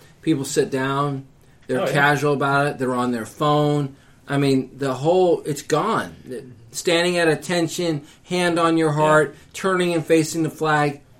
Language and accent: English; Texas, United States; know, I'm from the great state of Texas.